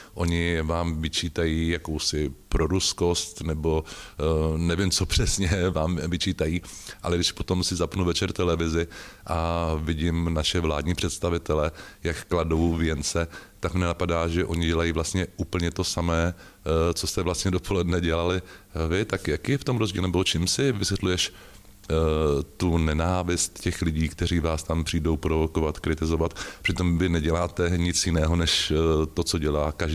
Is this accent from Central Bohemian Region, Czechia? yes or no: no; Prague, Czechia; No já jsem zrovna z Prahy, tak mě to zajímá.